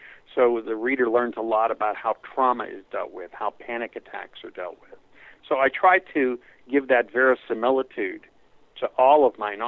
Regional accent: Pittsburgh, Pennsylvania, United States; now in Los Angeles, United States; I was born and raised in Pittsburgh. I went to the University of Pittsburgh, and funnily enough, you know, I'm an Italian-American who grew up in Pittsburgh with a beard and glasses

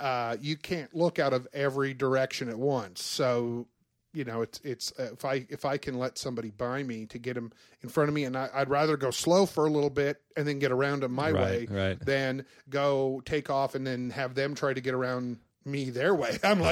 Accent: Portland, Oregon, United States; because I grew up in North Portland, and I had my first bike.

